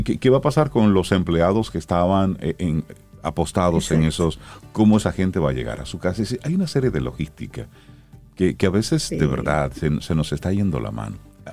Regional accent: Villa Duarte, Santo Domingo, Dominican Republic; Villa Duarte, que es mi barrio. Yo me crié en Villa Duarte, Los Mameyes y toda esa zona

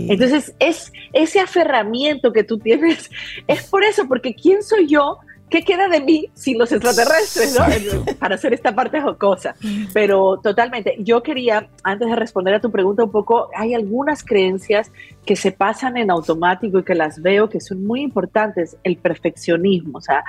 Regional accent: Peru; Ustedes saben que en Perú, de donde soy, se creen mucho los extraterrestres

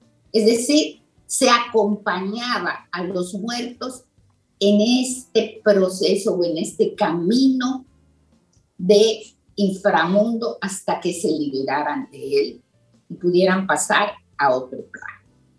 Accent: Mexico; Digo estamos porque yo soy mexicana.

